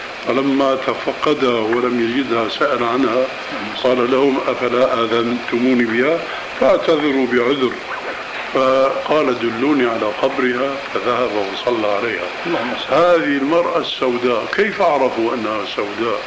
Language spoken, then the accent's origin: Arabic; Syria; وبيقولوا عندنا في الشام عبارة مأخوذة من حديث صحيح